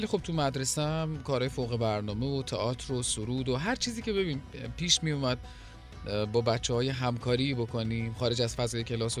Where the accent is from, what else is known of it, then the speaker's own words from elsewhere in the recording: Karaj, Alborz, Iran; born there; یزدی هستم، یعنی پدر و مادر من اصالتاً از یزد هستن. مادرم متولد کرج، مثل خودم که متولد کرجم، و توی یه خانواده متوسط جامعه به دنیا اومدم، توی یه محله متوسط،